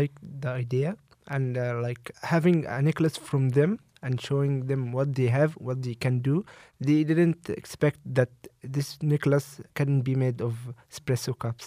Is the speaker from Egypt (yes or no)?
yes; Cairo, Cairo Governorate, Egypt; now in United States; They are welcoming for non-American people like me. So everyone was excited to know more about Cairo, where are you from, what the main differences between Cairo, and people were interested in knowing differences between Cairo and Michigan and so on.